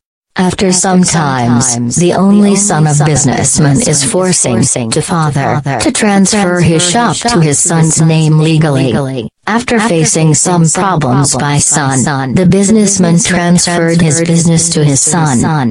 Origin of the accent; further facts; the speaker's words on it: California, United States; I am an American girl. … from California.